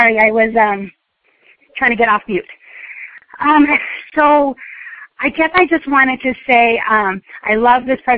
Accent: California, United States; I'm from San Bernardino County here in California

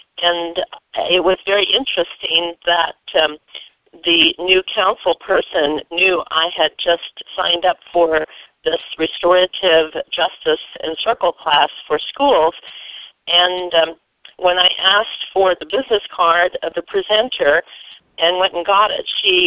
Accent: Ohio, United States; I'm from Ohio

